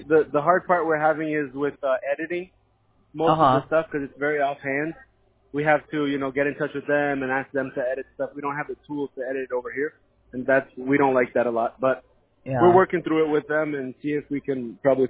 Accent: Brazil; English is a second language; We're from Brazil.

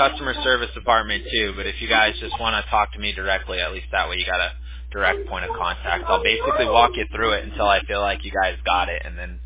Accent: Huntington Beach, California, United States; We grew up in Orange County in Huntington Beach, actually.

